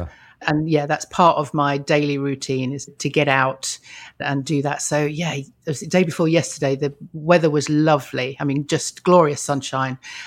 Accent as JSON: {"language": "English", "region": "London", "country": "United Kingdom", "tie": "born or raised there", "lives_now": "New Forest, United Kingdom", "said": "obviously growing up in London, I didn't see a lot of that."}